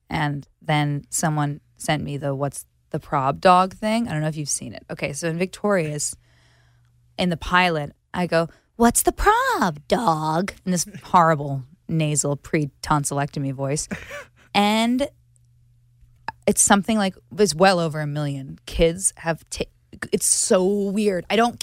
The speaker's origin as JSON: {"language": "English", "region": "New Jersey", "country": "United States", "said": "I'm from New Jersey. I love big gold jewelry."}